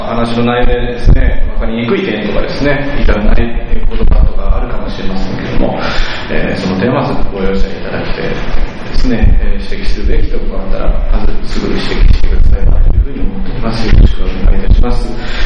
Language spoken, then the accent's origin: Japanese; Nagoya, Aichi, Japan; born there; 私は長男なんですけども、ちょうどお腹にいた時ですね、で、名古屋で生まれました。